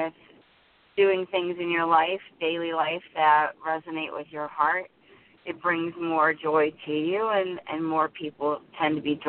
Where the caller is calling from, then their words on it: New Jersey, United States; Hi, I'm in New Jersey.